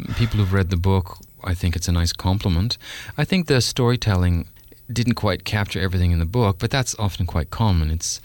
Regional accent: Canada; Well, for 4 years in Canada, I'm Canadian

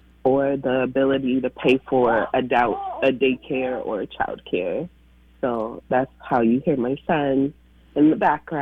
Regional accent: Portland, Oregon, United States; And I was raised around people and connecting to people. I'm born and raised in Portland.

